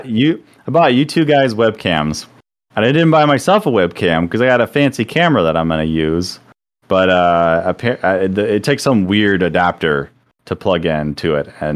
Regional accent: Florida, United States; I'm from Florida, so I do things wrongly on purpose sometimes.

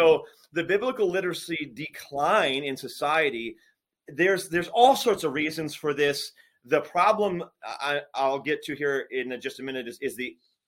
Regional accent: North Dakota, United States; I'm from North Dakota. I serve now in North Dakota.

